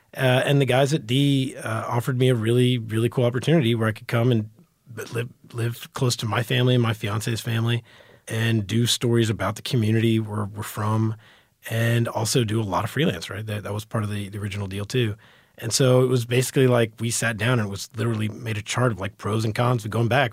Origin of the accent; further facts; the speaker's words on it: Texas, United States; growing up in Texas, reading Texas Monthly and D Magazine and New York Times Magazine and a bunch of this